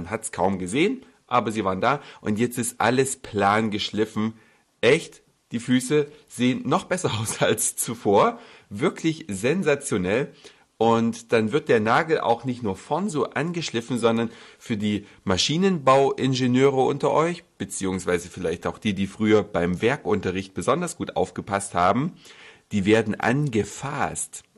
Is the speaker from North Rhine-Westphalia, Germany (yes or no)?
no; Hamburg, Germany; Und als Hamburger hat man es deswegen schon manchmal ein bisschen satt und denkt, schon wieder Feuerwerk.